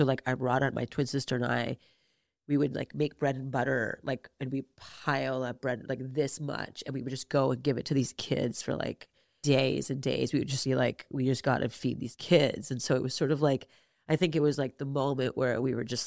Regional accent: Montreal, Quebec, Canada; it's like we've been brought up, you know, half Indian, half Japanese, growing up in French Montreal, to like question everything

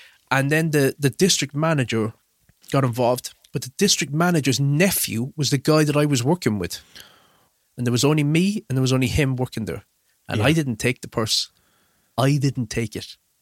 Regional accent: Cork, Munster, Ireland; Because we're from Cork, like everything gets back to everybody.

